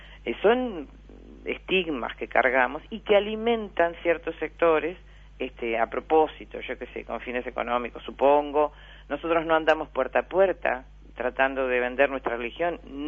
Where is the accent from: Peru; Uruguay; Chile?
Uruguay; porque en principio somos uruguayos, ¿no? O sea, somos población de este país.